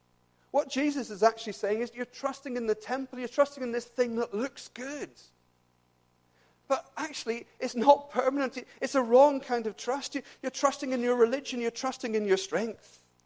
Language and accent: English; Leeds, Yorkshire and the Humber, United Kingdom; born there; I was born in Leeds, by the way, despite my accent.